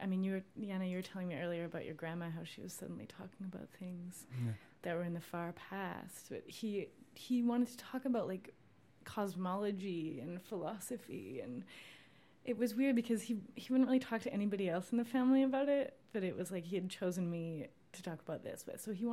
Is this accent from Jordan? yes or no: no; Canada; I'm Canadian.